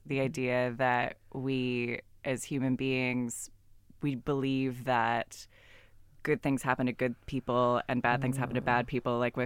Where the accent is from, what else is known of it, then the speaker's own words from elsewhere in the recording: California, United States; well, there's definitely more of a culture in the US of like, or I'm from California, which I think even more so, everyone's like, everything's fine.